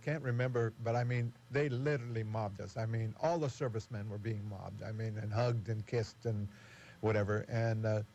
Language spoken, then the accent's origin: English; Madera, California, United States; of course, I'm a kid from Madera. You know, I'd never really been. I've been to Fresno one time from Madera when I enlisted.